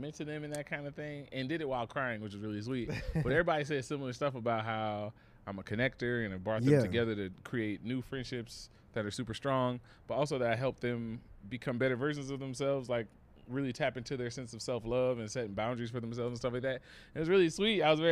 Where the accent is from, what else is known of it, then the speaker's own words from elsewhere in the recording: New Orleans, Louisiana, United States; also born or lived in Brooklyn; growing up in New Orleans, like, you know, you have your funny friend, your smart friend, your club friend that goes clubbing, your friend, you know.